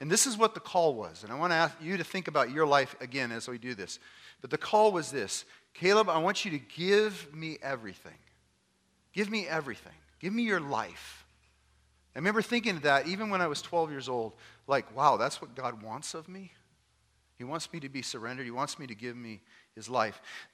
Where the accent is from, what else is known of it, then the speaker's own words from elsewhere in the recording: Alaska, United States; I grew up here in Alaska. I'm a third-generation Alaskan. About as Alaskan as they get anymore. But I grew up here.